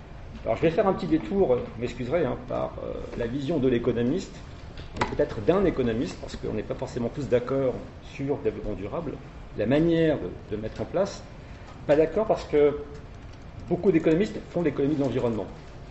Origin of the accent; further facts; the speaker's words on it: Clermont-Ferrand, Auvergne-Rhône-Alpes, France; Moi, je viens de Clermont-Ferrand, je travaille sur un parc naturel régional.